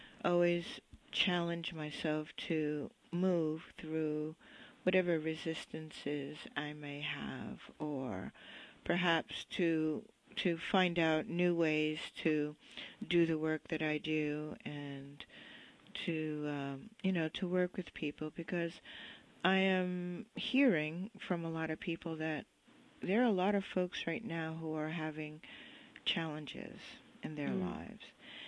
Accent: The Bronx, New York, United States; You know, I grew up in the Bronx, and we used to call them stoops.

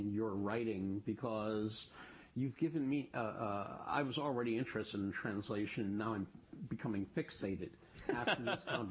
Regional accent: New York, United States; Yeah, but you see, you're from Boston. I'm from New York. I think theater.

